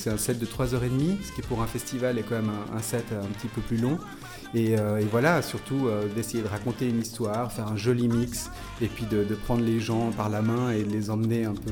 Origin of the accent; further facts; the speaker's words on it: Geneva, Switzerland; Je viens de Genève et je suis un petit champignon qui a poussé dans une cave de squat.